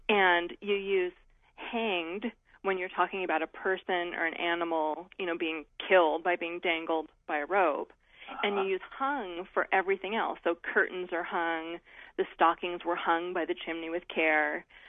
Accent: Reno, Nevada, United States; I wrote a song with … in my hometown, Reno.

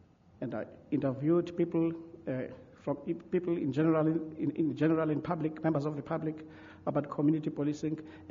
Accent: South Africa; make me feel very proud about being South African

